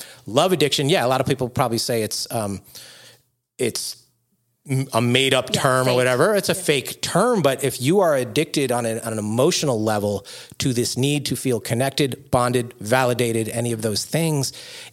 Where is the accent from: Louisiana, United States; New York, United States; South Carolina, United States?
New York, United States; You know, I'm from New York.